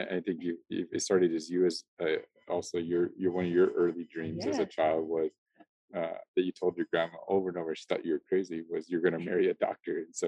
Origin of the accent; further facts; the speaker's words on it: New Mexico, United States; Joni and I, high school sweethearts here, born and raised in New Mexico.